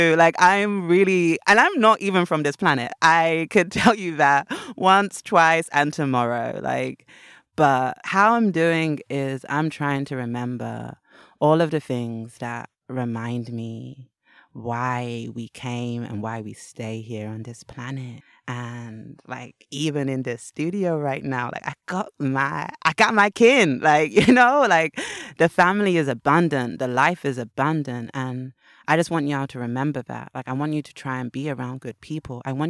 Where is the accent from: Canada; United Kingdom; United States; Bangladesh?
United Kingdom; England; I'm from England